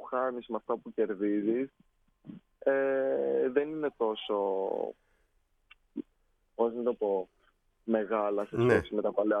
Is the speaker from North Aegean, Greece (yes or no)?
no; Athens, Attica, Greece; also born or lived in Thessaloniki; Εγώ Αθήνα γεννήθηκα. Θεσσαλονίκη σπούδασα. Ο πατέρας μου είναι από τη Σπάρτη